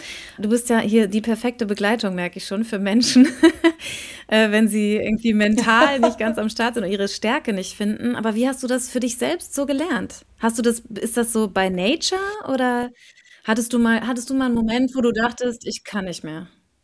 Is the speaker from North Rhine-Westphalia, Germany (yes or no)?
yes; North Rhine-Westphalia, Germany; ich komme aus NRW und meine zwei Brüder und ich, wir sind also auch drei Geschwister und wir wohnen alle nicht mehr